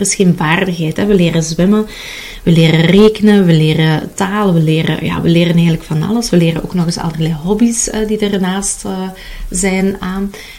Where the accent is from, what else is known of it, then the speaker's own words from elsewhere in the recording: Kempen, Belgium; Ik ben een Belgische, ik ben een Kempense meid. Dat betekent dat ik een hele nuchtere vrouw ben.